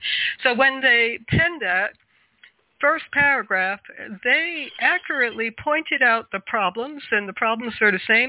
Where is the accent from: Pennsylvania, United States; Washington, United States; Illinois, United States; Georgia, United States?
Pennsylvania, United States; I'm from Pennsylvania, and I got the duty tonight.